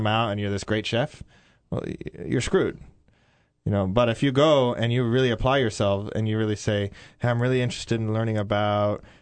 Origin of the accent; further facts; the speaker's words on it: Colorado, United States; I grew up in Colorado. I wasn't a big city guy.